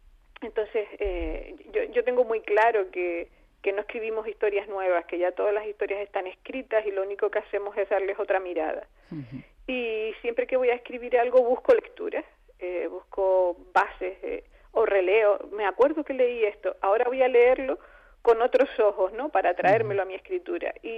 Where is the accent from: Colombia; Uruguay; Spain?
Spain; Canary Islands; also born or lived in mainland Spain; Sí, soy canaria. Bueno, soy media peninsular, mi padre era catalán.